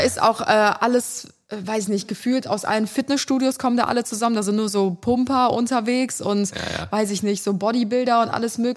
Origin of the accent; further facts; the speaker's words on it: Cologne, North Rhine-Westphalia, Germany; Und wenn man halt nicht aus Köln kommt, gibt es so ein paar bekannte Seen, wo man dann vielleicht mal hingehen würde.